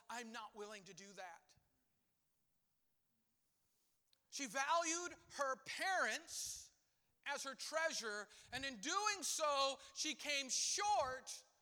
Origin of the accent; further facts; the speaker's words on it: Michigan, United States; Growing up in Michigan, they would say, kids who didn't clean their mouthpieces for football, they would get a canker sore.